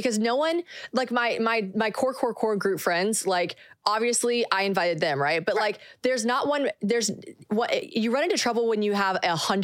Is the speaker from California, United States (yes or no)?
no; South Carolina, United States; moved away as an adult; now in Nashville, United States; I born and raised in South Carolina.